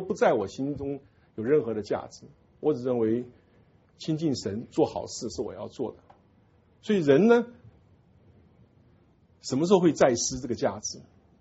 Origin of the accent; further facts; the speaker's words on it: China; 就像我们中国人有一个正式的名字跟一个小名一样